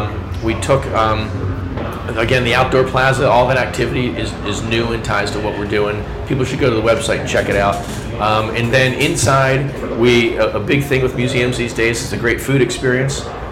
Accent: Philadelphia, Pennsylvania, United States; I'm from Philly.

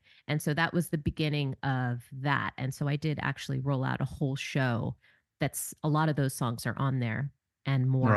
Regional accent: New York City, New York, United States; So I grew up on Riverside and 162nd Street, which is North Harlem or Washington Heights, depending on who you ask.

